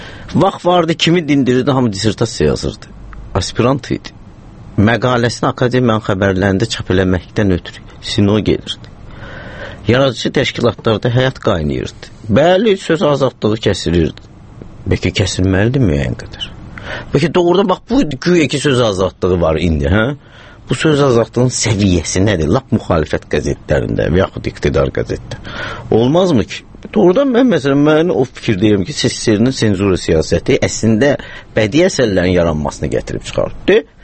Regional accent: Tabriz, East Azerbaijan, Iran; Məsələn, Təbrizdə biz Təbrizliyik.

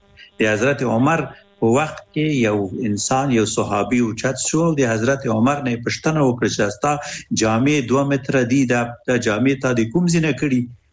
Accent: Afghanistan; مونږ هم افغانان یو

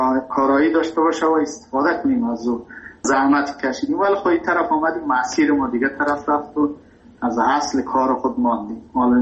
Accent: Afghanistan; now in Iran; ما مهاجر شدیم در ایران. من ایران که رفتم، تحصیل من، کسی که میخواد در ایران رشد کنه تحصیل کنه، به عنوان یک افغان

